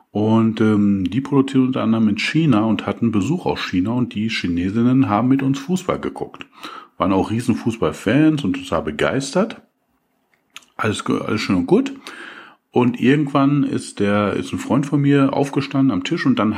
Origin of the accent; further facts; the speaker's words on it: Germany; also schön weit rauslehnen als Deutscher.